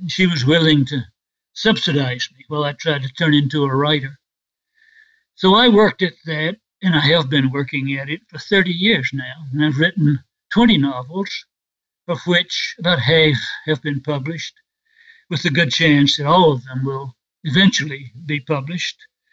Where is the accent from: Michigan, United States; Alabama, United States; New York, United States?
Alabama, United States; he moved us back to the United States, and we settled in Alabama, in the South. And I grew up in the South